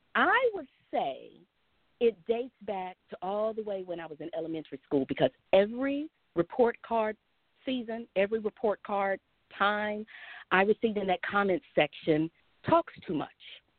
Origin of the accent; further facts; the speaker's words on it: Texas, United States; now in Phoenix, United States; I am originally from Texas. I now live in Arizona. My husband and I have been out here since 2009. And we live in the Phoenix area with our toddler son.